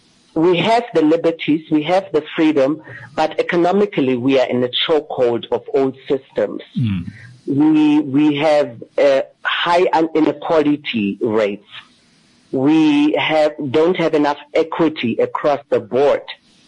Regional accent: East Germany, Germany; I grew up in communism. I grew up in East Germany.

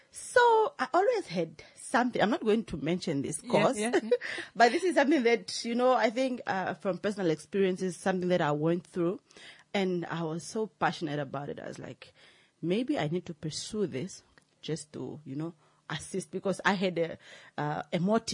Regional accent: Katima Mulilo, Zambezi, Namibia; I hail from the Zambezi region, full-time Zambezian. Yeah, so born and bred that side. I had my primary school in Katima.

